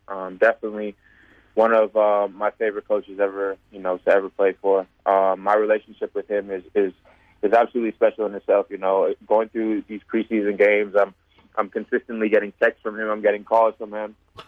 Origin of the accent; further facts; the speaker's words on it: Toronto, Ontario, Canada; now in Melbourne, Australia; I'm from Toronto, so being in a bigger city like Melbourne has been, it's been great. And I fit right in, and it feels like home.